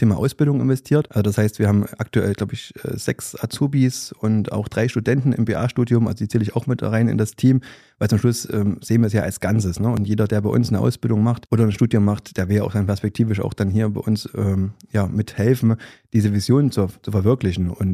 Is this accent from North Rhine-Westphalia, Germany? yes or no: no; Greiz, Thuringia, Germany; Ja, ich komme aus Greiz, aus dem schönen Vogtland. Ich habe so eine kleine Vogtlandmeise, sage ich immer.